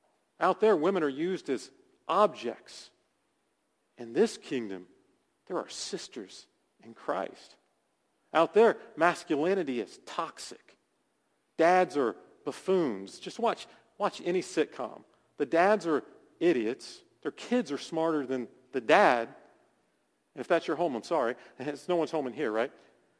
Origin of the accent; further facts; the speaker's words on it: Deep South, United States; accent: thick southern; But me, I'm from the deep south. I'm from the Alabama, Florida line. That's where I was born and raised. And we all talk like this with these thick southern accents down there.